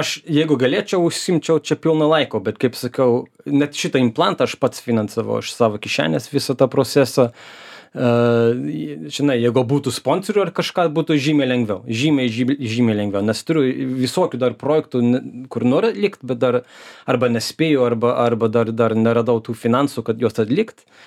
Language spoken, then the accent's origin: Lithuanian; Melbourne, Victoria, Australia; aš tai iš Melbourne'o